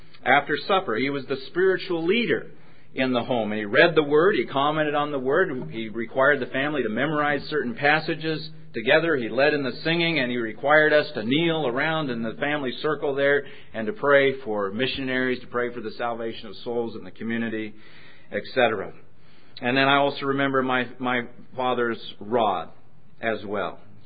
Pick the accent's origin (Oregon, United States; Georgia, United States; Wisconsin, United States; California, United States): Oregon, United States; If you put your finger right in the middle of that loop, that's where I grew up there in Oregon.